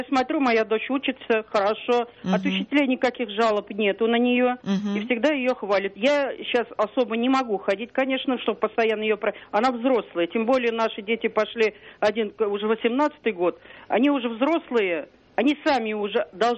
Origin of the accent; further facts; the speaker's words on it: Lyubertsy, Moscow Oblast, Russia; я из Люберцы.